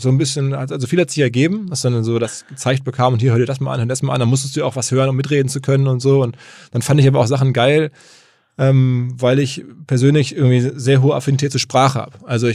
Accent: Essen, North Rhine-Westphalia, Germany; ich komme aus Essen

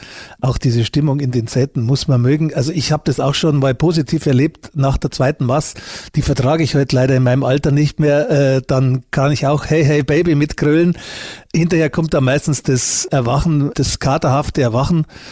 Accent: Bavaria, Germany; ich brauche das auch nicht, um mich als Bayer zu fühlen

